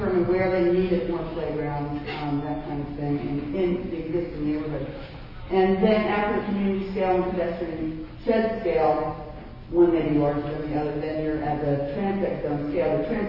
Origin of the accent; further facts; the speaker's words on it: Philadelphia, Pennsylvania, United States; Well, I'm from Philadelphia. I'm a Philadelphia native